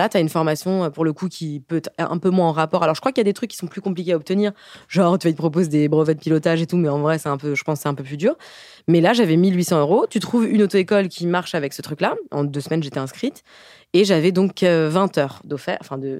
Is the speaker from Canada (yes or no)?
no; Mulhouse, Grand Est, France; now in Paris, France; Parce que je suis partie tôt de Mulhouse. En fait, je suis partie.